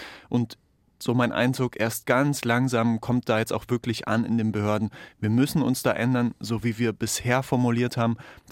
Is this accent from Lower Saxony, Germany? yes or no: no; Bavaria, Germany; Ja, ich komme aus Oberbayern